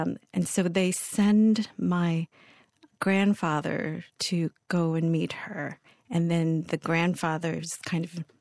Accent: Binh Hoa, Binh Duong, Vietnam; Well, I grew up in Binh Hoa, and it's a very Catholic town. It's about 20 some minutes outside of Saigon, which is Ho Chi Minh City now.

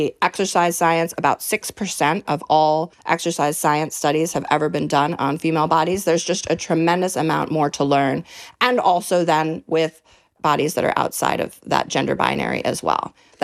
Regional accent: New York, United States; this book really came out of my experience growing up in New York's Hudson Valley. I lived on a property with my grandma.

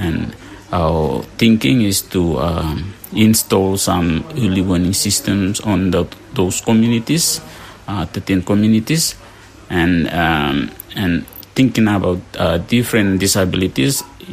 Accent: Temotu, Solomon Islands; I'm from Temotu Province in the Solomon Islands.

